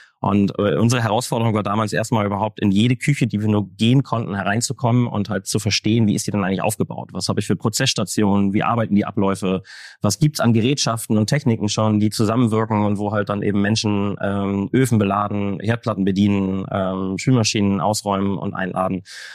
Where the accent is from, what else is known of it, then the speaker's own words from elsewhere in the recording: Hamburg, Germany; Also ich bin ein Nordkind. Ursprünglich komme ich aus Hamburg. Auch sehr viel meines Lebens hier verbracht. War eine kurze Zeit auch mal woanders.